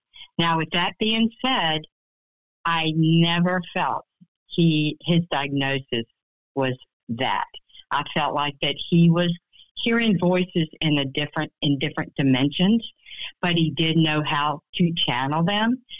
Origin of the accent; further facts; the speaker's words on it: Atlanta, Georgia, United States; born there; I was born in Atlanta, Georgia, in a family that had mental health issues